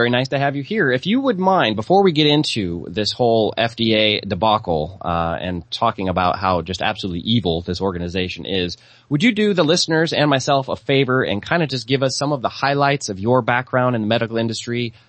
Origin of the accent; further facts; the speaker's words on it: Nebraska, United States; I know, and I won't mention the fact that I'm from Nebraska